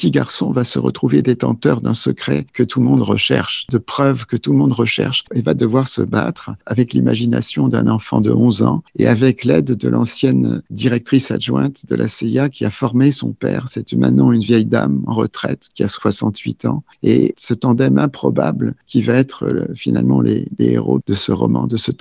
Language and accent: French; France; now in United States; Moi, j'étais juste un émigré, comme ceux qui sont pourchassés en ce moment. Je venais de France, je n'étais pas natif de là-bas.